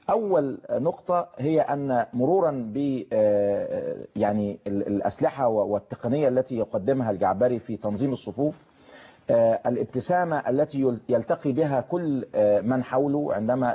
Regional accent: Egypt; وإسرائيل تعلم أننا كمصريين لا نعلم عن سيناء شيء،

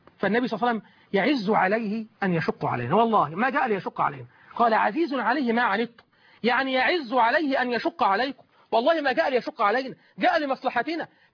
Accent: Suez, Suez Governorate, Egypt; كان يهمني الامر، ان انا من السويس وكان يهمني هذا الامر

